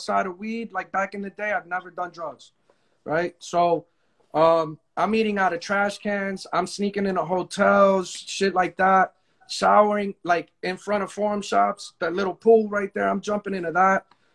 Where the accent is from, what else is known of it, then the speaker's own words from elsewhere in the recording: Perth Amboy, New Jersey, United States; I'm from Jersey. I'm from Perth Amboy.